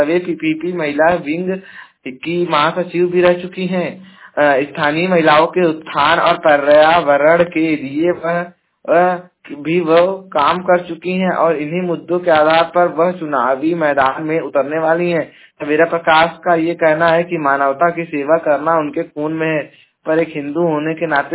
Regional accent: Jaunpur, Uttar Pradesh, India; और मैं उत्तर प्रदेश के जौनपुर जिले का निवासी हूँ।

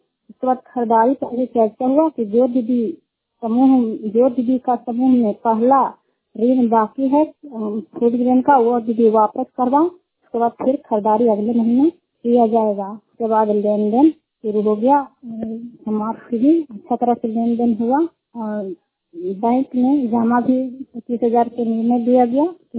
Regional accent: Sukhariya, Bihar, India; सुखहरिया के रहने वाले हैं, रुखाई पंचायत चंदी प्रखंड लंबा जिला

